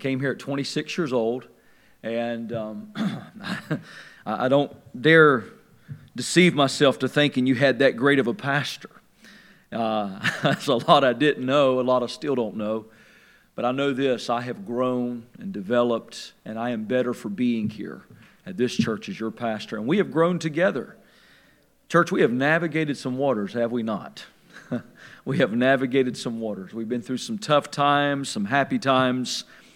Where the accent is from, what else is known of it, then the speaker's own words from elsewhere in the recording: Edenton, North Carolina, United States; Being we're from Edenton, I did not know of a lot of conservative churches, Pentecostal churches.